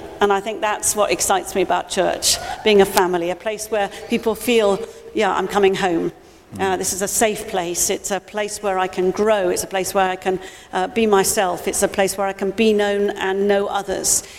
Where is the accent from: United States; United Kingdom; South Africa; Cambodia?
United Kingdom; South West England; now in London, United Kingdom; when we moved to London nearly 40 years ago, I said to Paul, okay, because I come from Dorset, I'm a Dorset girl